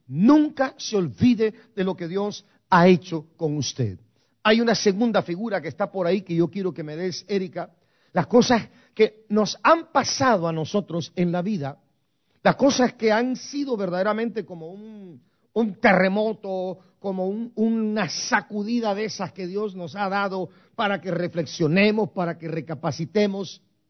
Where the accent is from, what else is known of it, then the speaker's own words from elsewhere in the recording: Guatemala City, Guatemala Department, Guatemala; now in United States; yo que soy de Guatemala, no se me olvida jamás en la vida, las 4 de la mañana, 13 de febrero de 1982, en la colonia San Francisco 1, en la ciudad capital de Guatemala. A esa hora me llegaron a recoger para llevarme a mí y venirme a los Estados Unidos.